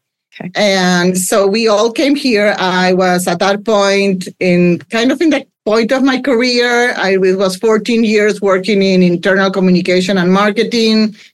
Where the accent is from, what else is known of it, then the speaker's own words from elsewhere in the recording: Lima, Peru; I'm originally from Lima, Peru. I'm the middle child, and also I'm a Gen X.